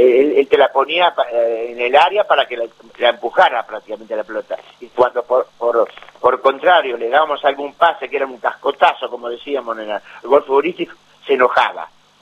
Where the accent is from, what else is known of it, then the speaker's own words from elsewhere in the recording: Bragado, Buenos Aires Province, Argentina; now in Buenos Aires, Argentina; En primera división yo debuté con Vélez Arfield, con el que era mi tutor, porque yo vine jovencito de mi pueblo de Bragado